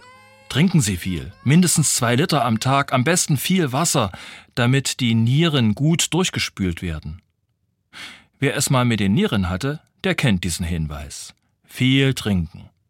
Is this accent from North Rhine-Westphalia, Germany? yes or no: no; Leipzig, Saxony, Germany; Ich komme aus Leipzig